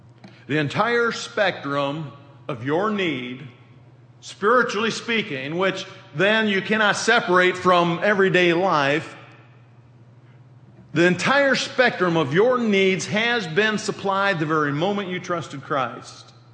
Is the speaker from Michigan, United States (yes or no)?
yes; Michigan, United States; Those of you who don't know, I am from Michigan. I lived there most of my life.